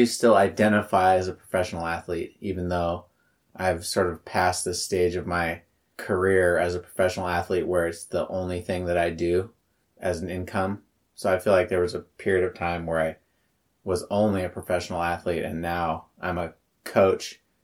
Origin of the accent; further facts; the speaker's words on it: Santa Cruz, California, United States; San Jose, California, not too far from where I grew up in Santa Cruz.